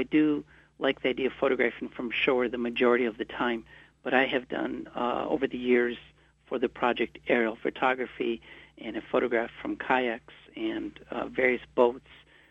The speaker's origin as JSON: {"language": "English", "town": "Duluth", "region": "Minnesota", "country": "United States", "tie": "born or raised there", "said": "I grew up in Duluth, Minnesota, Lake Superior's most western port city, and so I've always had that love affair with the Great Lakes"}